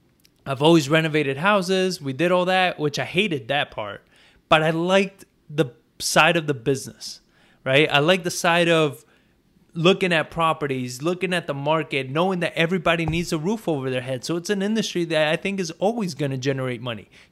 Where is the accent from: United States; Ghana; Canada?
United States; New York; When I was a kid, I grew up in New York, everybody wanted to be a rapper.